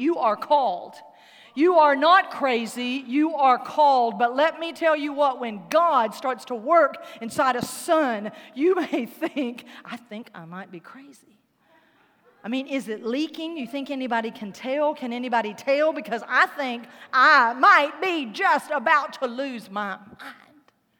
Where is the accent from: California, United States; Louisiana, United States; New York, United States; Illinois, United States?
Louisiana, United States; I'm from South Louisiana. We say good looking.